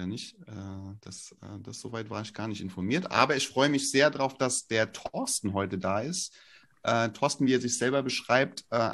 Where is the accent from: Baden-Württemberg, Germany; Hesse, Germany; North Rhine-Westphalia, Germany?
Hesse, Germany; Flörsheim; weil ich komme aus Flörsheim.